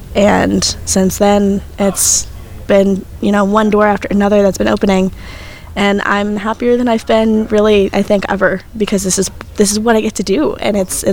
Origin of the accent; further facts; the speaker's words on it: Cincinnati, Ohio, United States; Cincinnati, Ohio.